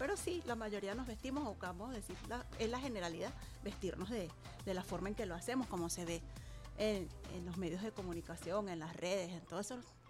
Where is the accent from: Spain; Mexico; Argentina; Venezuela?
Venezuela; soy musulmana y sobre todo también soy orgullosamente muy venezolana. Es decir, que soy una venezolana musulmana o una musulmana venezolana.